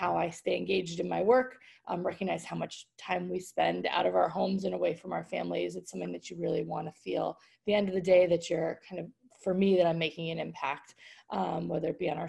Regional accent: Massachusetts, United States; moved away as an adult; now in Baltimore, United States; I live in Baltimore City with my family. I have a almost 11-year-old daughter, and I grew up in Massachusetts, but have kind of lived here now my adult life down in Maryland.

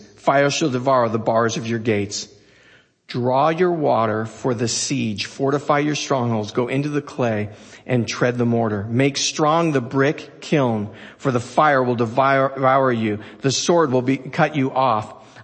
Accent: Scotland, United Kingdom; I am Scottish

